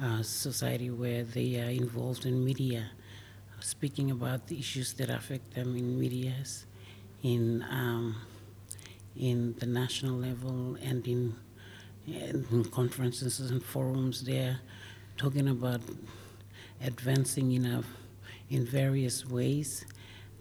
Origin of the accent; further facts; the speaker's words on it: Papua New Guinea; I am coming from Papua New Guinea, and I am speaking from PNG women's perspective.